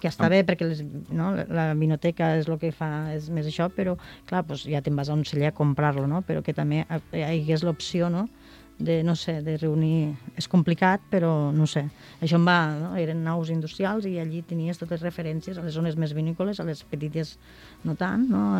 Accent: Catalonia, Spain; jo vinc del Delta, que és molt pla

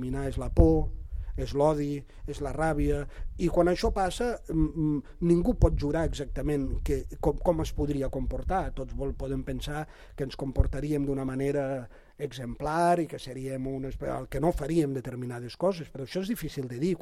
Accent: Falset, Catalonia, Spain; jo, al meu poble, Falset

